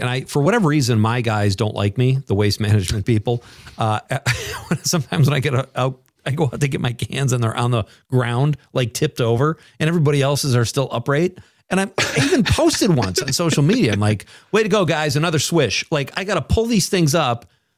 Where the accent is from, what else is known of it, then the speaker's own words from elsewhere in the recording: Wisconsin, United States; We just mentioned we're from Wisconsin. We love the seasons.